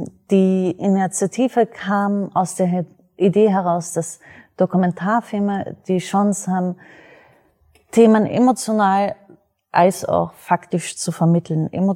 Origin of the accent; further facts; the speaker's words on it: Austria; Ich selber bin Österreicherin